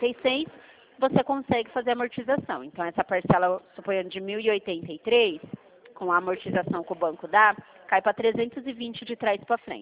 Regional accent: Dracena, São Paulo, Brazil; O meu DDD é 18 também, que eu sou aqui de Dracena

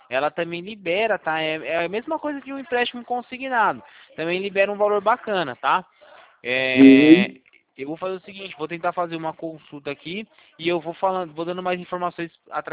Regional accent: São Paulo, Brazil; Não, eu sou de São Paulo mesmo

